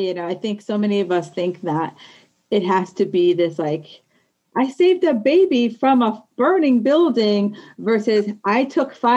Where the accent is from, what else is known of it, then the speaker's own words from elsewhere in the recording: East Coast, United States; of course, I'm from East Coast. So I wake up at 4 a.m.